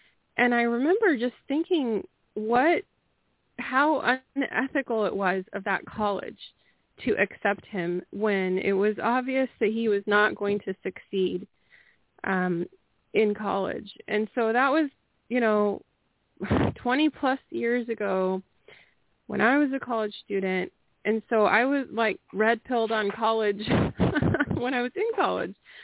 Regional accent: California, United States; first language Spanish; English is a second language; I was born here. My parents spoke only Spanish when I was born. I went to kindergarten and I didn't speak English.

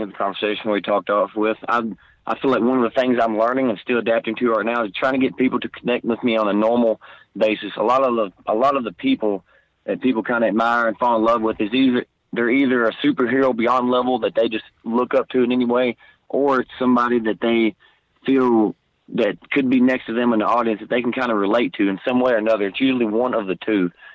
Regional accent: Lebanon, Kentucky, United States; I'm from the very center of Kentucky, Lebanon, Kentucky.

